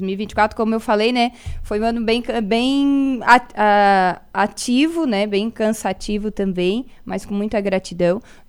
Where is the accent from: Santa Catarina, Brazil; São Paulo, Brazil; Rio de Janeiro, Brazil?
Santa Catarina, Brazil; Morro da Fumaça; eu sou de Morro da Fumaça, e eu tenho muito orgulho de falar da minha cidade